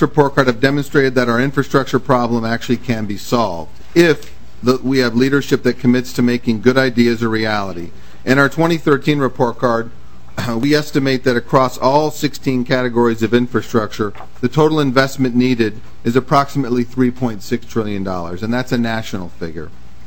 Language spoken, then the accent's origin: English; Los Angeles, California, United States; moved away as an adult; now in Washington, United States; I grew up in Los Angeles, where we were number one for a long time. Finally, 25 years after being in D.C., I'm back to number one.